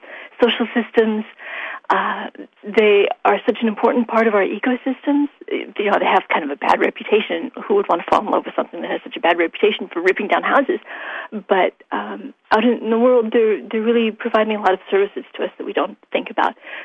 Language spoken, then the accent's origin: English; Minnesota, United States; but I grew up in Minnesota in the United States, and we just didn't have termites there.